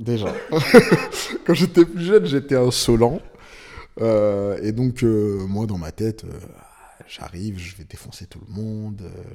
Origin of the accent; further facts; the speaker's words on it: Carrières-sur-Seine, Île-de-France, France; je rencontre des gars en fait qui sont de ma ville, enfin ou de la ville à côté, hein, parce que je viens de Carrière